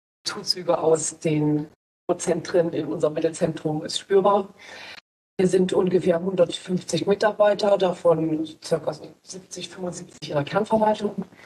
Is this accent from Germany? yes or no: yes; East Germany, Germany; Ich komme ja noch aus der Zeit der DDR und dort meine Jugend verbracht.